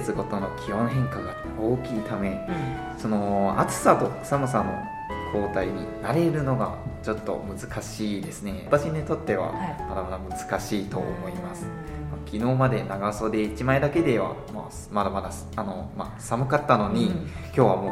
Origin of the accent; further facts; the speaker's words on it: Malaysia; Japanese is a second language; 私は赤道に近いマレーシア出身なので、マレーシアは一年中温度と湿度が高い気候で